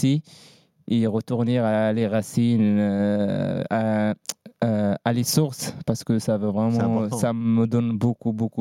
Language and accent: French; Morocco; Oui, je retournais chez moi au Maroc.